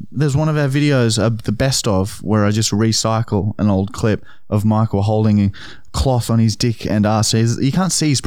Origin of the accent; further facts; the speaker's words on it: Brisbane, Queensland, Australia; We're from Brisbane though.